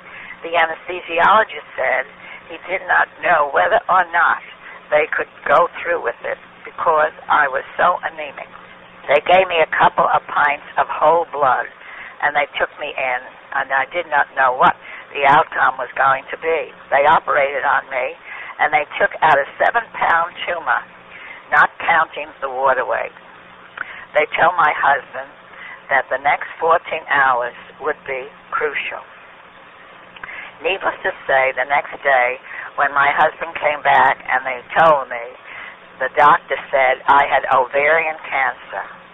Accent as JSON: {"language": "English", "town": "Trenton", "region": "New Jersey", "country": "United States", "said": "I am from Trenton, New Jersey."}